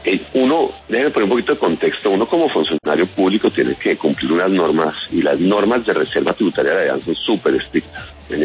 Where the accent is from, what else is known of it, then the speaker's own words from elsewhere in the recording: Colombia; como colombiano